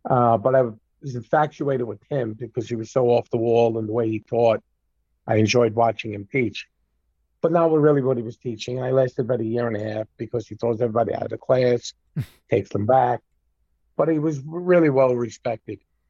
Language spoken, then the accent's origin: English; Brooklyn, New York, United States; Like I said, I grew up in Brooklyn.